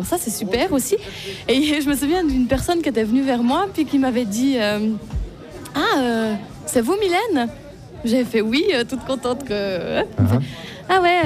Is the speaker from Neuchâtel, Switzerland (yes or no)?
yes; Neuchâtel, Switzerland; c'était pas RFJ parce que je viens du canton de Neuchâtel